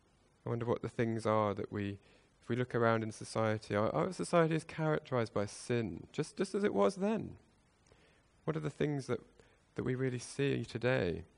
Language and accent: English; North West England, United Kingdom; I grew up in the Lake District, okay, and there's water everywhere.